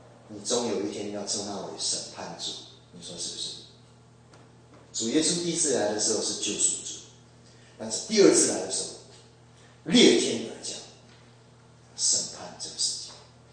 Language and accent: Chinese; Taiwan; 所以我们台湾话有句很好玩的话